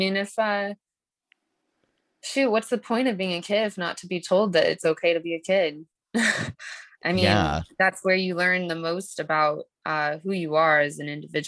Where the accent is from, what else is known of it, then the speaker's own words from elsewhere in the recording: El Dorado Hills, California, United States; I grew up in El Dorado Hills in like a more suburban area, and we ended up moving when I was pretty young